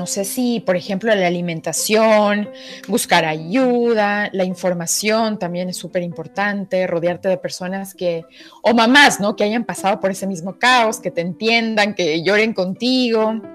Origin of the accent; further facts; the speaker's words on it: Quito, Pichincha, Ecuador; mi esposo y yo somos quiteños y no tenemos familia acá.